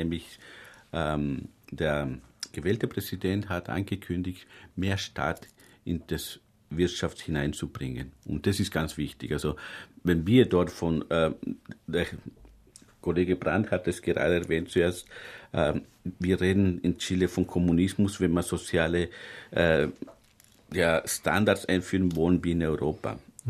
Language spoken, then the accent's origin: German; Austria; das ist eigentlich was ganz Normales für mich hier als Österreicher